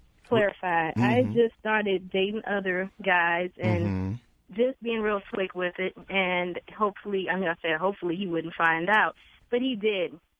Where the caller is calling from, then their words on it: Washington, District of Columbia, United States; from D.C.